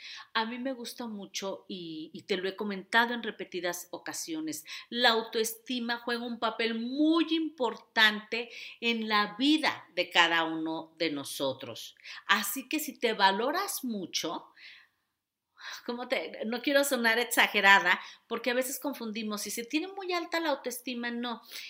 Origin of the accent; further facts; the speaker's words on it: Mexico; Les recuerdo que yo soy mexicana, por eso les hablo de esto.